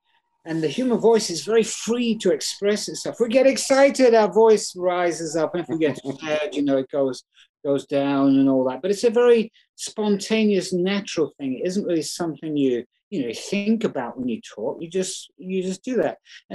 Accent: England, United Kingdom; I came from England, of course, when it was still Fahrenheit and gallons

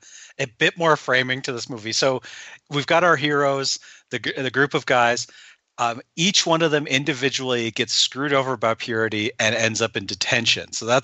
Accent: United States; I grew up near the Canadian border

